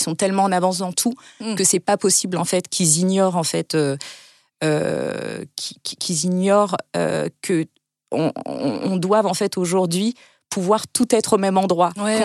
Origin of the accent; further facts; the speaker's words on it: Île-de-France, France; J'ai grandi en Île-de-France et très jeune